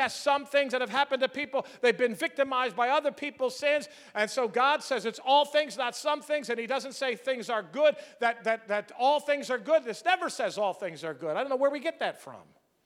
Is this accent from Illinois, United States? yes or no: no; Philadelphia, Pennsylvania, United States; I grew up in South Philadelphia.